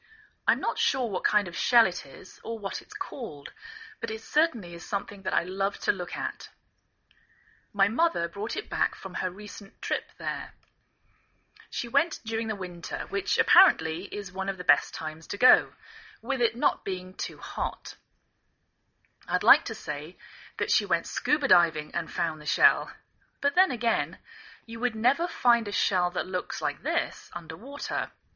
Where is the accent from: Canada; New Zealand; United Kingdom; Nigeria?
United Kingdom; England; now in United States